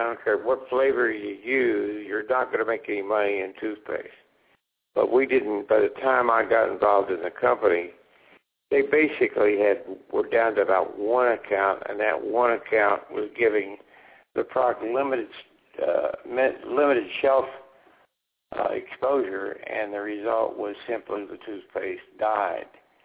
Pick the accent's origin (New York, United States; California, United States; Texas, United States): Texas, United States; And I grew up in Texas, so I actually know I'd love Cajun.